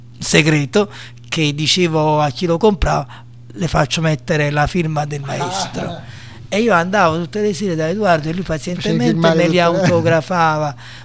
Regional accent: Naples, Campania, Italy; io sono di origine francese, anche se sono napoletano da 4 generazioni.

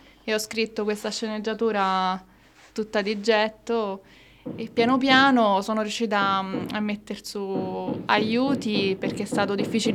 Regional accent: Abruzzo, Italy; io sono abruzzese della provincia dell'Aquila, ho vissuto all'Aquila perché ho fatto una scuola di cinema lì, anche i miei primi corti, anche molti amici ce li ho ancora all'Aquila

